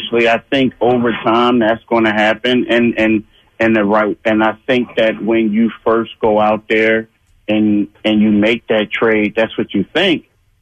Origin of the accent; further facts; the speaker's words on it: Philadelphia, Pennsylvania, United States; as a Philadelphian, you feel as if that effort is unacceptable. And you, that's just how we are.